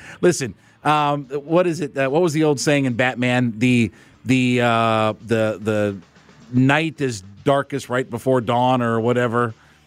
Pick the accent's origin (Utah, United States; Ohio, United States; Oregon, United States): Ohio, United States; Like I'm from Northeast Ohio.